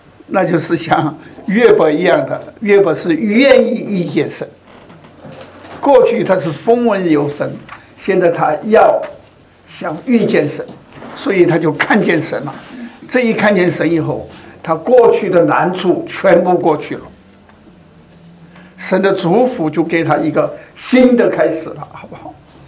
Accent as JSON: {"language": "Chinese", "region": "Sichuan", "country": "China", "said": "因为我也是四川人嘛，"}